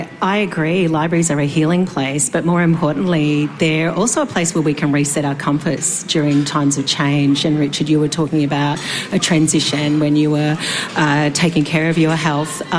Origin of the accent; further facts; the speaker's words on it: Mortlake, Victoria, Australia; born there; I was born in Mortlake, and Warrnambool was my first library.